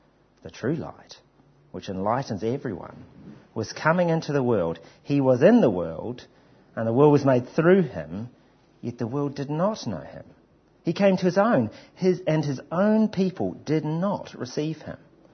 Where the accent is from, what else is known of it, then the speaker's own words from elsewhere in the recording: England, United Kingdom; There'd be another table be just interested in the weather, because we're English